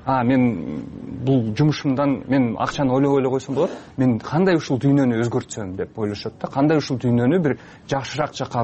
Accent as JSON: {"language": "Kyrgyz", "town": "Osh", "region": "Osh Region", "country": "Kyrgyzstan", "tie": "born or raised there", "moved": "yes", "said": "Мен мисалы өзүм Оштон болом, жөнөкөй эле мектепти бүткөм Оштон."}